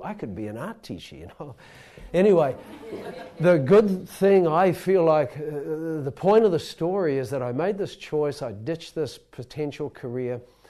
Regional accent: New Zealand; born there; So I was born in New Zealand and went to art school.

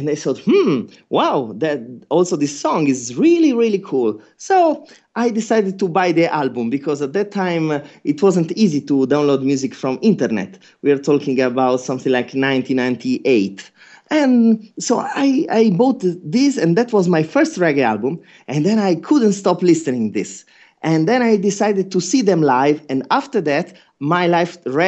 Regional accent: Spoleto, Umbria, Italy; also born or lived in Japan / London; I was born in Spoleto, which is a small medieval town in center Italy. And I lived most of my life here. I spent some time working in Japan, working in London. I've been in Germany, but most of my time is spent here.

